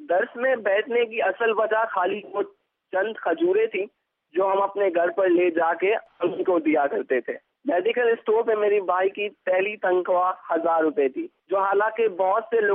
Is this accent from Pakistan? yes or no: yes; Karachi, Sindh, Pakistan; born there; اور میری پیدائش پاکستان کے شہر کراچی میں ہوئی.